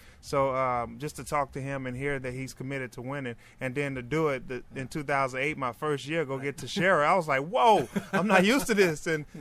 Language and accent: English; Pineville, Arkansas, United States; like I said, I grew up in Pineville, Arkansas. I was a football player, and I didn't know much about the game of baseball.